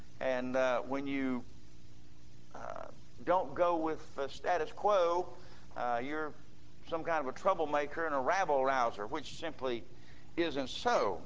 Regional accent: United States; Now, I'm American and I'm free.

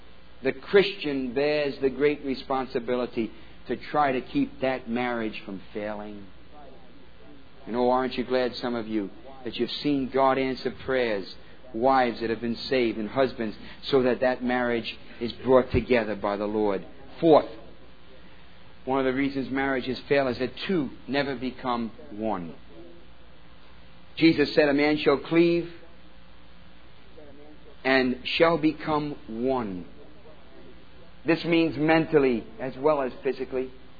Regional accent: New York, United States; accent: New York; Excuse me. That's my New York accent.

